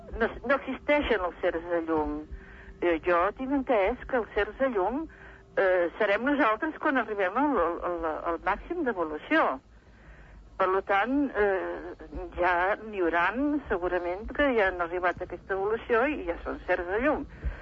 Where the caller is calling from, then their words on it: Vilassar de Mar, Catalonia, Spain; de Vilassar de Mar.